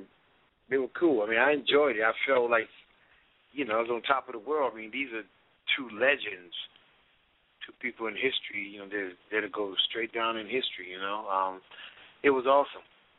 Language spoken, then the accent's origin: English; Michigan, United States; coming from my home state, Michigan